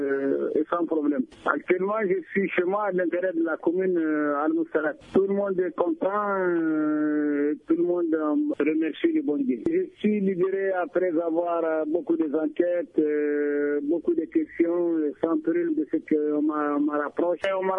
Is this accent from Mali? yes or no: yes; Mali; Je suis un Mali, je suis un Malien, je suis chez moi.